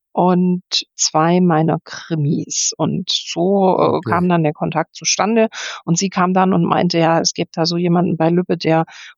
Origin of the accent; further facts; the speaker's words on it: Southern Germany, Germany; Und jetzt komme ich zwar eigentlich aus Süddeutschland, kenne den Norden aber relativ gut